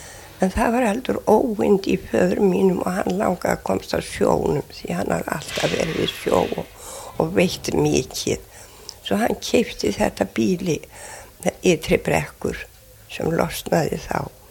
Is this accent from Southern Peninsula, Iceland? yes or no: no; Eldjárnsstaðir, Northeastern Region, Iceland; also born or lived in Skálar; Já, ég nú, svo fluttu foreldrar mínir þaðan í Eldjárstaði á Langanesi.